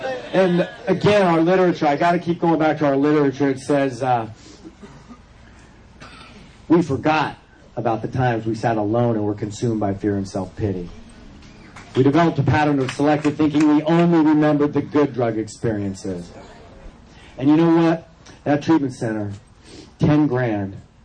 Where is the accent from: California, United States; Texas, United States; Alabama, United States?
California, United States; You know, I'm from California, the birthplace of Narcotics Anonymous, but I was like, damn!